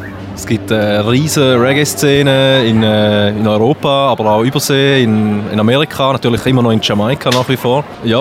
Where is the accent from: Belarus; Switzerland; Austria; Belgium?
Switzerland; Thurgau; wir kommen aus dem Thurgau, ursprünglich so. Natürlich auch ein bisschen verteilt unterzwischen, aber so eigentlich immer noch dort lokalisiert mit Bandraum